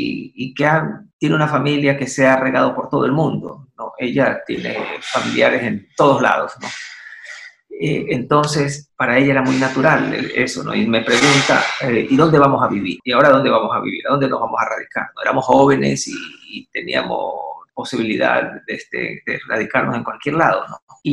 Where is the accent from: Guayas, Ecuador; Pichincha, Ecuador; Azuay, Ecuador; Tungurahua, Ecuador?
Guayas, Ecuador; Guayaquil; also born or lived in Spain; yo no puedo vivir en otro lado, ¿no? O sea, yo soy de Guayaquil, vengo de soy descendiente de guayaquileños y no puedo vivir en otro lado